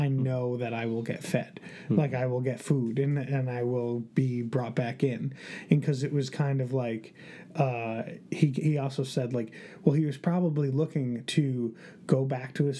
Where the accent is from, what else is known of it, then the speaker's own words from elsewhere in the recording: Connecticut, United States; I'm actually from Connecticut. I normally go to a church in Bloomfield, but I'll be going to a church down here.